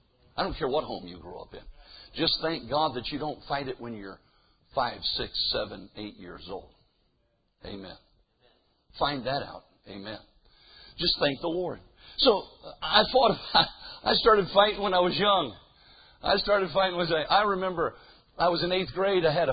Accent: Marion, Indiana, United States; I was born and raised over in Marion, Indiana, about 400 miles east of here.

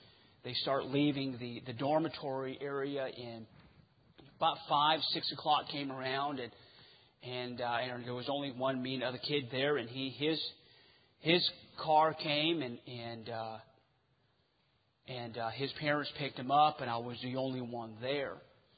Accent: United States; first language Navajo; English is a second language; my first language was Navajo, and that's what my grandmother spoke, was what my grandfather spoke, and was raised with no running water and no outdoor, no indoor plumbing or none of that. We didn't have the luxury of any of that. We live way deep res

